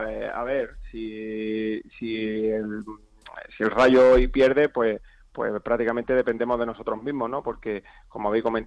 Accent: Cádiz, Andalusia, Spain; yo que soy de allí de Cádiz en mi tierra

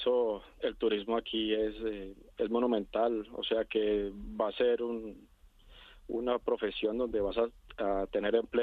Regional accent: Colombia; now in Spain; Claro, yo vengo de Colombia. Tuve que venir a España con mi familia por situaciones de seguridad allá.

